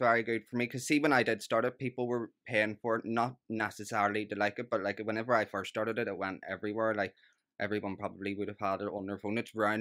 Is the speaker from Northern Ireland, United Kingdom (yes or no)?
yes; Dundonald, Northern Ireland, United Kingdom; It wasn't Lockshore because I'm from Dundonald.